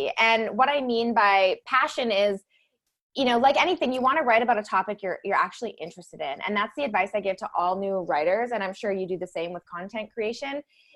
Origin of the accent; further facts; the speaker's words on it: Alberta, Canada; I'm from Canada. I was living in a small town in Alberta, moved to the big city to go to university